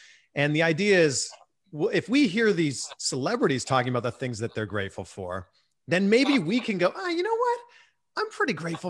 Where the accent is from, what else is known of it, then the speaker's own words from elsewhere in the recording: Toronto, Ontario, Canada; But I will say I'm originally from Toronto.